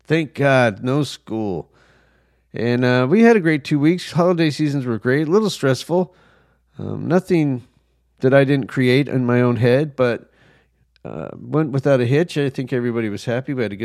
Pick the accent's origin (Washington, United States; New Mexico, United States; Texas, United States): New Mexico, United States; You know, I grew up in New Mexico. So, you know, I'm on the East Coast now.